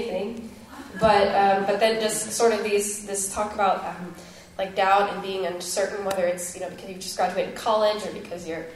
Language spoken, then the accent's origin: English; Anderson, Indiana, United States; So if you think that's hard, try growing up in Anderson, Indiana, with a bindi on your head just because you think it's cool.